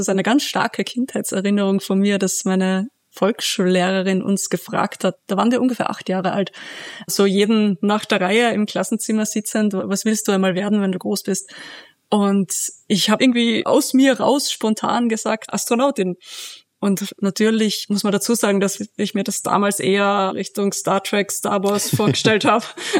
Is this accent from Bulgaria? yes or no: no; Austria; ich komme aus Österreich